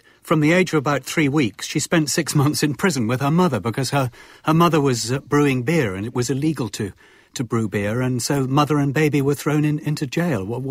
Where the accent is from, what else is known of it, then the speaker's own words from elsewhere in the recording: Johannesburg, Gauteng, South Africa; born there; Well, when I was born in Johannesburg, I had a black nanny called Maggie.